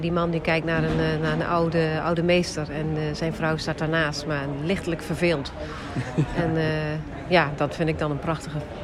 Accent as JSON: {"language": "Dutch", "region": "Groningen", "country": "Netherlands", "also_born_or_lived": "Venlo / Roermond / Maastricht", "moved": "as an adult", "lives_now": "North Brabant, Netherlands", "said": "Nee, ik kom oorspronkelijk uit Groningen."}